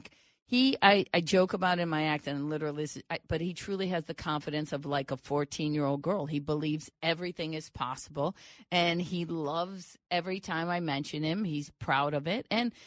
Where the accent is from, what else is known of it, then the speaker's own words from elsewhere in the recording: Cleveland, Ohio, United States; I'm from Cleveland, and I didn't meet my husband until I was 37 years old.